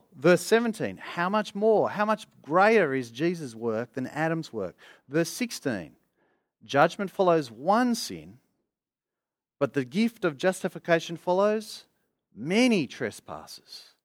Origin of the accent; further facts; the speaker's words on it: Australia; And yet I grew up in Australia because of their decision, because of their choice.